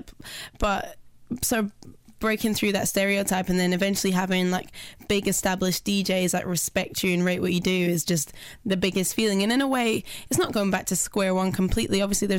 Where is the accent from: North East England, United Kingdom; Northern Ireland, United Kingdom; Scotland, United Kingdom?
Scotland, United Kingdom; Glasgow; also born or lived in Manchester; I was born in Manchester, raised in Glasgow, but I spent the bulk of my life in, it's not very quick fire, is it? Sorry, I spent the bulk of my life up in Glasgow, so I kind of feel that's home.